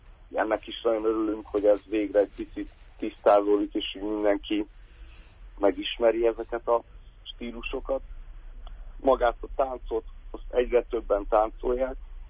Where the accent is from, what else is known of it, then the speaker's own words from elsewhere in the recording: Hungary; Hát ilyen volt magyarként muzsikálni Ausztráliában.